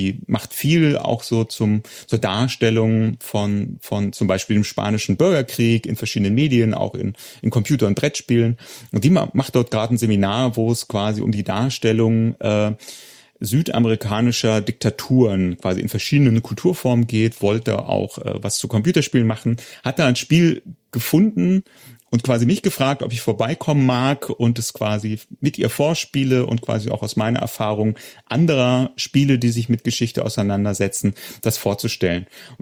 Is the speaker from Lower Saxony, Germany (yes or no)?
yes; Hildesheim, Lower Saxony, Germany; born or raised there